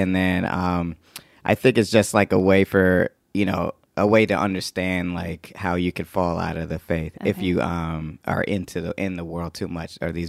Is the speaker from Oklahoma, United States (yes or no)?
no; Atlanta, Georgia, United States; So I'm from Atlanta. That's where I grew up. And then I grew up Jehovah's Witness, and that was like, I was born into that religion.